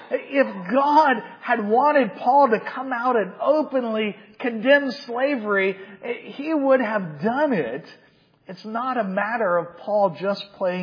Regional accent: Georgia, United States; I grew up in Georgia, in the South, and so clearly that's the heart of where slavery was in the U.S.

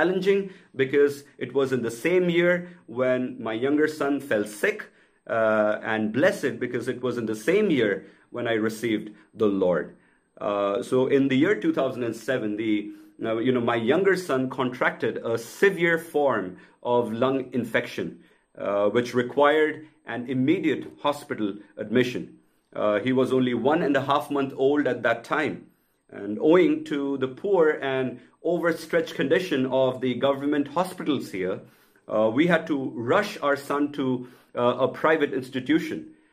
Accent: India; as you can make out from my accent, I'm an Indian. I was born to Hindu parents and grew up in out-and-out Hindu home where religion was always there in the environment.

